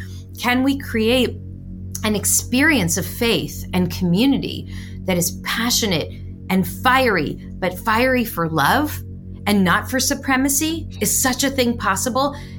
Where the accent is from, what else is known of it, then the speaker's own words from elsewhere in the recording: United States; I, as an American rabbi, believe that part of my responsibility is to help the diaspora communities envision a different kind of future